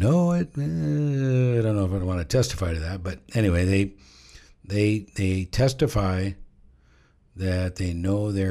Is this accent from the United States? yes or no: yes; Fairbanks, Alaska, United States; I'm from Fairbanks, Alaska. I grew up here, you know.